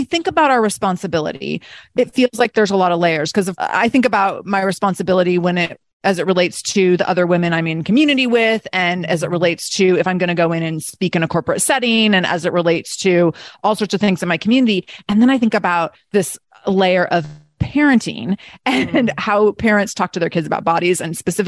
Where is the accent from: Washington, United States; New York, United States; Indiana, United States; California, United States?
Washington, United States; Seattle; I had you're from Portland, I'm from Seattle.